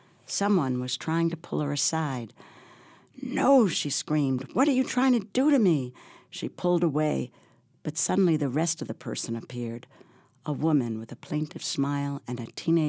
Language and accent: English; Manhattan, New York, United States; You want to mention that I was born and raised in Manhattan?